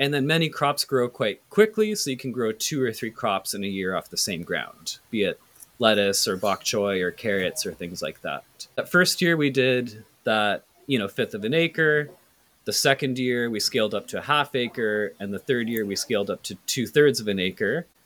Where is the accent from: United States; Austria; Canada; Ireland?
Canada; Toronto, Ontario; I'm born and raised in Toronto.